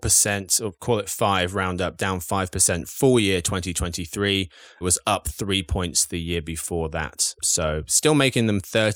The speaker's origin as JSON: {"language": "English", "region": "England", "country": "United Kingdom", "said": "I'm English"}